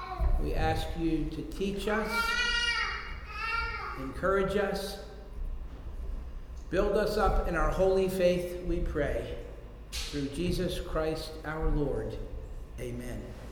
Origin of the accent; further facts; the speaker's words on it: New Jersey, United States; I should say, although I'm a Southerner, that's Southern New Jersey, I really do.